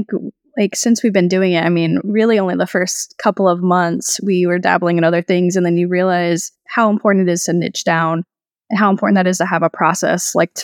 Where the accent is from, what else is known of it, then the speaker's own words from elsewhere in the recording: Florida, United States; I am also from Central Florida, born and raised.